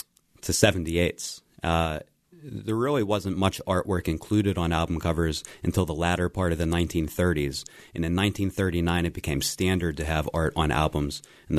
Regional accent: Swissvale, Pennsylvania, United States; When I was younger, I grew up in Swissville. I used to shop at the Record Hut. It's a lot of real interesting kind of music and record culture just out of my neighborhood

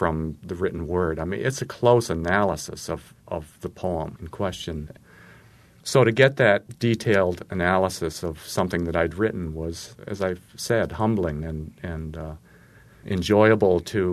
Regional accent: Maine, United States; accent: Maine; I haven't completely lost my accent.

